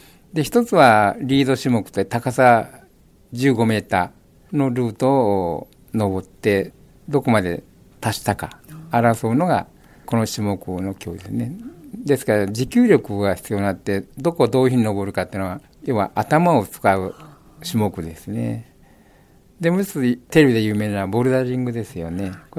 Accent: Okayama, Japan; also born or lived in Osaka; now in Fujisawa, Japan; もともと生まれ育ちは岡山で、高校に入って山岳部に入りまして、でそれから社会人で大阪で10年ぐらい

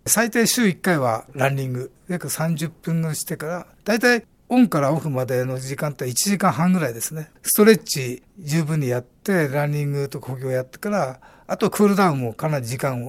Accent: Ishinomaki, Miyagi, Japan; moved away as an adult; now in Fujisawa, Japan; 私の田舎は宮城県石巻市というところで、まあ、震災で一番被害が大きなところで、そこの漁師町、漁港ですね、そこで育ちました。 高校卒業後ですね、神奈川県の藤沢っていうところに会社の工場があったので、そこ寮に入って今現在に至るっていう、1972年に卒業して、

